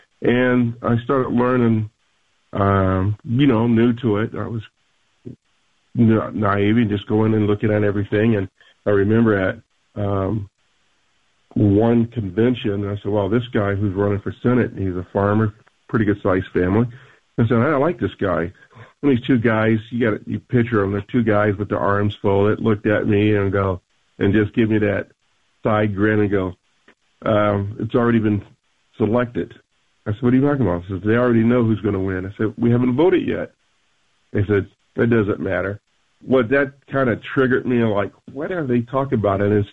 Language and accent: English; Connecticut, United States; I'm from Connecticut.